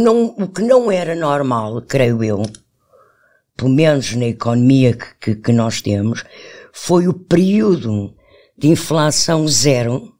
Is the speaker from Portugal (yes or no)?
yes; Portugal; Eu cresci com a inflação em Portugal e a inflação na ordem dos 2 dígitos.